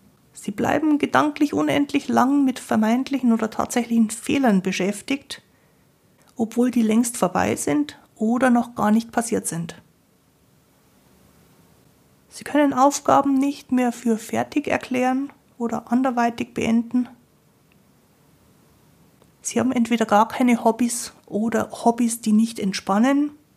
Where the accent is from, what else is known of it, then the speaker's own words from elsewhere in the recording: Bavaria, Germany; Ich bin ja aus Bayern, bei uns sagt man Grüß Gott.